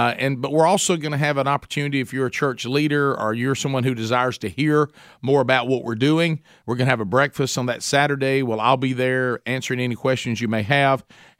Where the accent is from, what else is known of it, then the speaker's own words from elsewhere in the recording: Oxford, Alabama, United States; We thought this would be a cool idea to do this in my hometown of Oxford, Alabama, mainly, you know, the obvious tie-in because that's where I grew up